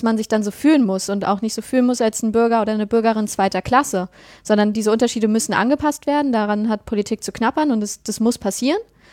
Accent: Mecklenburg-Vorpommern, Germany; ich komme ja aus Mecklenburg-Vorpommern, ich komme auch nicht aus Sachsen, bin also auch eine Zugezogene, aber zum Glück nur aus dem Osten so.

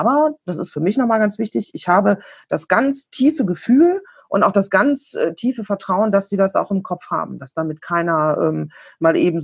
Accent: West Germany, Germany; eine Ost-West-Ehe, also ich aus dem Westen, mein Mann aus dem gebürtig aus Ostdeutschland.

